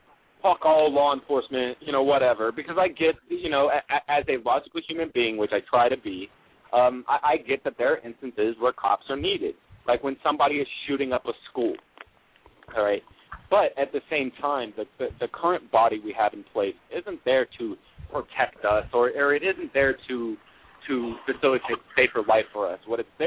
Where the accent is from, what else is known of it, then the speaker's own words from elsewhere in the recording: Texas, United States; All right. I'm from Texas. All right. I'm from Texas.